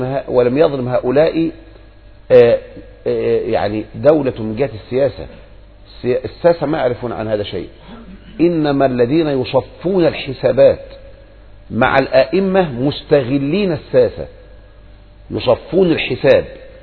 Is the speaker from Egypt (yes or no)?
yes; Egypt; فلهذا انتشر عندنا في مصر معروف كده، أي واحد متمسك يقال حنبلي